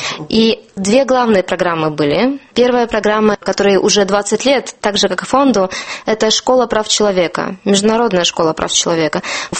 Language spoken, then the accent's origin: Russian; Russia; Да, я из России.